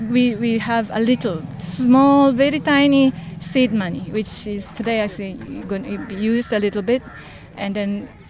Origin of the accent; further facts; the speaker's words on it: Japan; I'm from Japan.